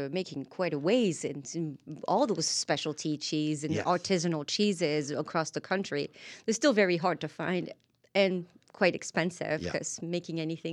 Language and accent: English; Le Havre, Normandy, France; I grew up in Le Havre. And this is the second biggest port of France. It's in Normandy, or Normandy, and, as people know it.